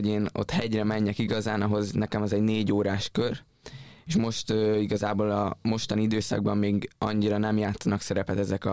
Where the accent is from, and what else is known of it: Hungary